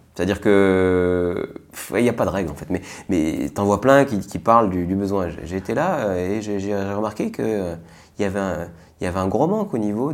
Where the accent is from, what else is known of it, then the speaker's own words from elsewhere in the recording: Lyon, Auvergne-Rhône-Alpes, France; À échelle lyonnaise, parce que je suis de Lyon